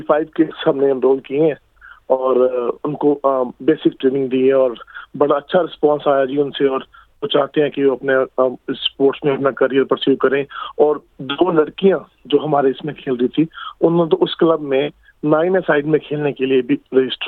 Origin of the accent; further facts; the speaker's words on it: India; now in Australia; जैसे हम इंडिया से आए हैं तो हमें लगता है कि अगर हमारा बच्चा कोई गेम खेले तो वो क्रिकेट खेले या बैडमिंटन खेले